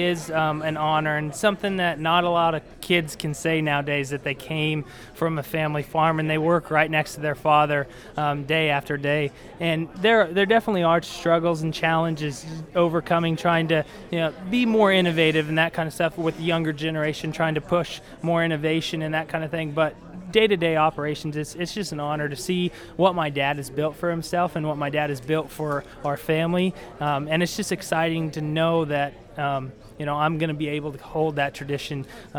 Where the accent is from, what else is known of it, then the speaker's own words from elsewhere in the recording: Merino, Colorado, United States; I'm from Marino, Colorado, which is on the northeastern plains in Colorado, kind of right next to the Nebraska border. Grew up on a family farm, about 4,300 acres, all irrigated.